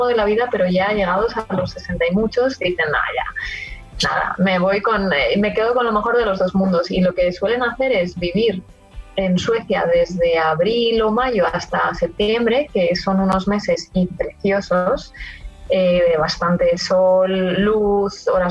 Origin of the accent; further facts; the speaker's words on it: Spain; Pero bueno, siendo española, pues eso, todos te saben decir, una cerveza, por favor.